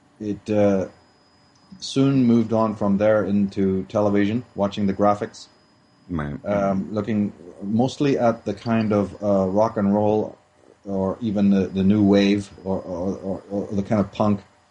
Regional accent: Ireland; being Irish, we know all about colonialization

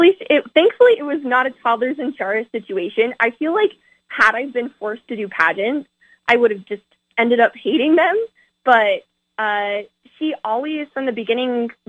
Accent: Orem, Utah, United States; I want to be Miss Orem because it's my hometown. It's where I went to high school.

